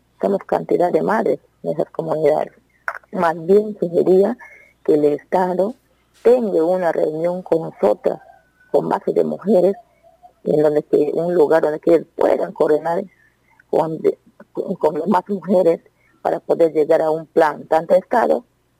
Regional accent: Loreto, Peru; Yo soy del distrito de Urarina, Marañón.

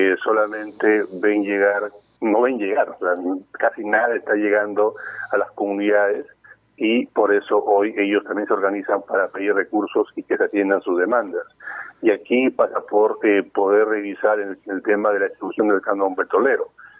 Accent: Yurimaguas, Loreto, Peru; un diputado de Alto Amazonas, de Yurimaguas, de donde soy en este caso

